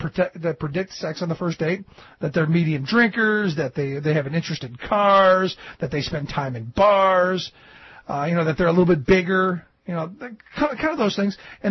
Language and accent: English; Ohio, United States; And in my hometown, you know, I've had some run-ins, but you don't expect this. On Tuesday, Cuyahoga County Sheriff's Deputy Paul Lawrence was arrested